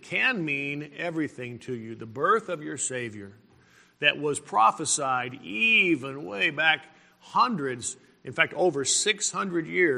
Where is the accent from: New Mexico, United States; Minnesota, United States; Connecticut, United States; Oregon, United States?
New Mexico, United States; Carlsbad; I remember when I was a boy, I grew up in Carlsbad, New Mexico. I was born in the late 1950s